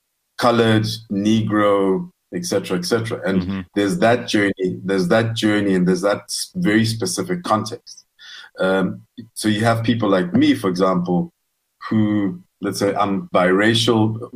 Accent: Lesotho; When I was growing up in Lesotho

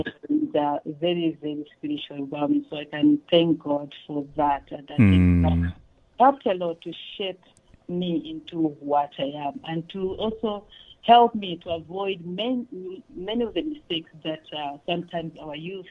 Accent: Lilongwe, Central Region, Malawi; born there; I was born in Lilongwe, which is the capital city of Malawi.

